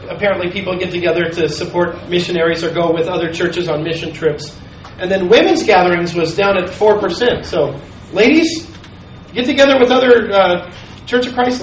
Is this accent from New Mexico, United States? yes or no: yes; New Mexico, United States; see, I come from New Mexico. In New Mexico, there has not been an outright majority for many years in terms of race.